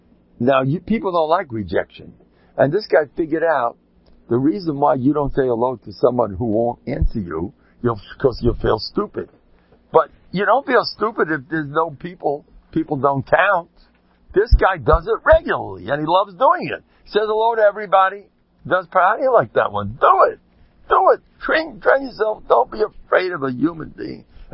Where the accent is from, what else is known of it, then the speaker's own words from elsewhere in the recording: Nevada, United States; I come from Nevada. Where I come from, this is what they do.